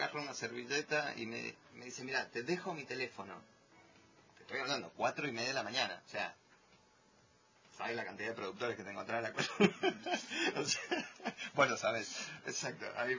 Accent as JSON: {"language": "Spanish", "region": "Buenos Aires", "country": "Argentina", "said": "Pero los argentinos todos vivimos en Buenos Aires."}